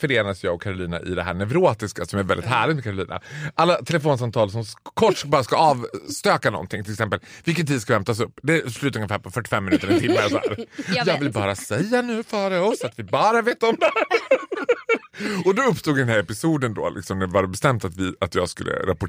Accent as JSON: {"language": "Swedish", "region": "Dalarna County", "country": "Sweden", "accent": "Dalarna dialect", "said": "Jag tänker att jag pratar dalmål."}